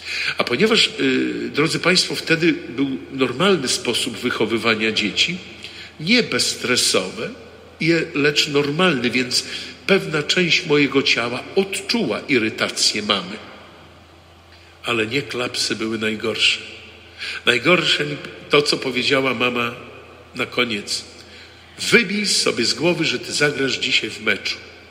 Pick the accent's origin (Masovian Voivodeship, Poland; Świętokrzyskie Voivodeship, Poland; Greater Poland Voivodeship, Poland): Masovian Voivodeship, Poland; Warsaw; wychowywałem się na Pradze, nad samą Wisłą, przy moście Śląsko-Dąbrowskim, blisko Parku Praskiego. Zoo niedaleko, to moje rejony dzieciństwa.